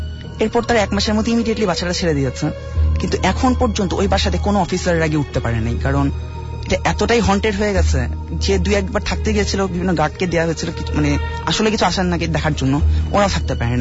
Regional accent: Mirpur, Dhaka Division, Bangladesh; আমি মিরপুর থেকে এসেছি।

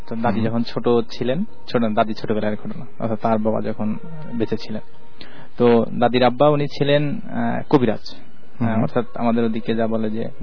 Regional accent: Bagerhat, Khulna Division, Bangladesh; Rajshahi university ছাত্র ছিলাম, আমার বাড়ি বাগেরহাট।

